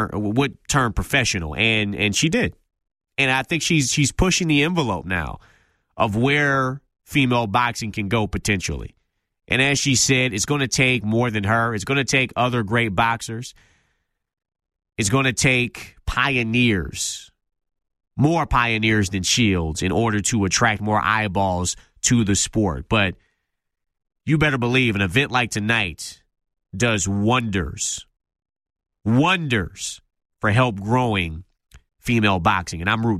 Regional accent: Detroit, Michigan, United States; to have this little touch of history happen in my hometown, downtown Detroit, at the MGM Grand, that's just exciting for me.

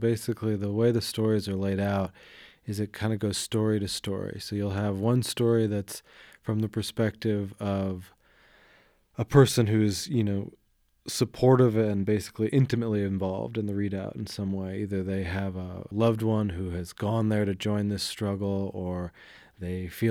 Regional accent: Missoula, Montana, United States; I grew up in Missoula, and I had never heard of the readout until I was in college.

